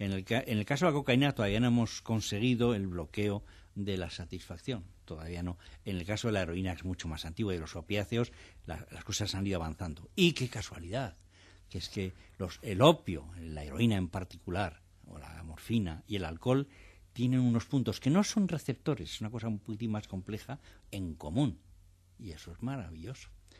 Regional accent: Spain; yo soy español, me he movido en todo el mundo

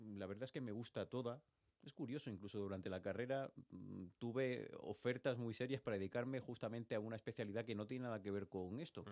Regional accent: Granada, Andalusia, Spain; soy de Granada porque toda mi familia es de Granada y es verdad que durante un tiempo largo, relativamente, he estado viviendo en varios sitios de la propia provincia de Granada.

